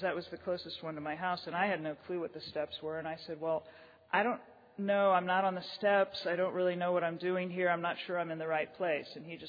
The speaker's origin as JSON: {"language": "English", "town": "Greenville", "region": "South Carolina", "country": "United States", "said": "I'm from the Greenville, South Carolina area. My home group is the Pass It On group in Walhalla, South Carolina."}